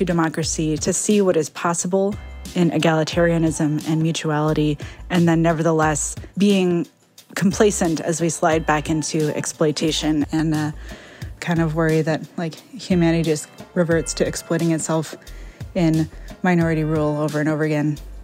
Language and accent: English; Portland, Oregon, United States; I'm from Portland, Oregon.